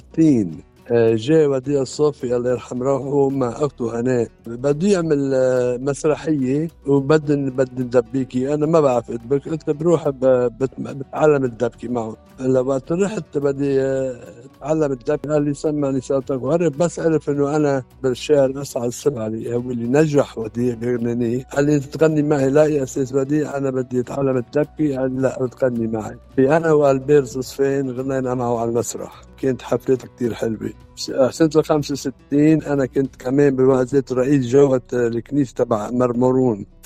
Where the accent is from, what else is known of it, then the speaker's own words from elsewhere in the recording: Lebanon; now in Sydney, Australia; تاني مرة عيمني جراينا هون بسيدني نعزمت كمان، بيقوم برنس تشارلز وقتها قال لي what is your origin؟ قلت له أنا لبناني.